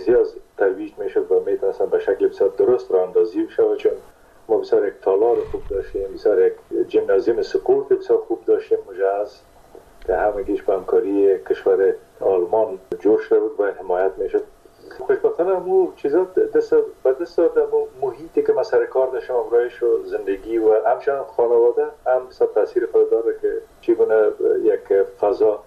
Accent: Kunduz, Afghanistan; born there; پدرم در اسپینزر کندوز مصروف ایفای وظیفه بوده و در اون زمان البته تا سنای 3 سالگی را ما در کندوز بودیم

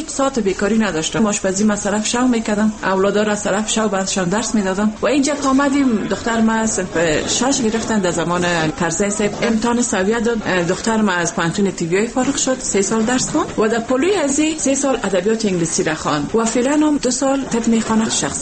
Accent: Afghanistan; also born or lived in Iran; من خودم افغانی هستم

